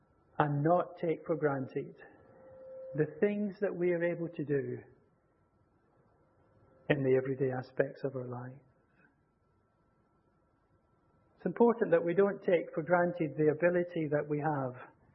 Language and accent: English; Scotland, United Kingdom; speaking as a Scotsman